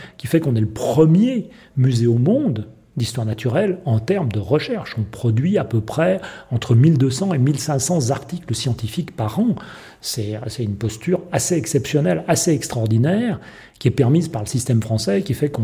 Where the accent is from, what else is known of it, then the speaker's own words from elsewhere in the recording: Bourgogne-Franche-Comté, France; je viens, même si je ne suis pas natif de Bourgogne, je viens de Bourgogne, c'est là où j'ai passé l'essentiel de ma vie.